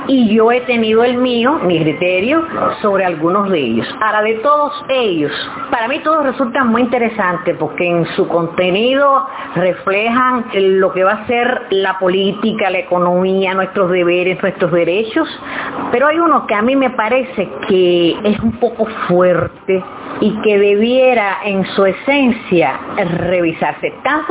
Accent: Cuba; Pero en mi país, mi Cuba, este que yo he visto, este terruño que he visto con tanta justicia

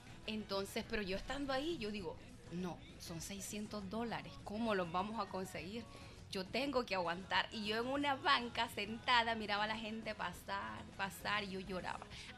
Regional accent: Nicaragua; moved away; cuando yo vengo a Nicaragua, yo casi me arrodillo y beso mi tierra.

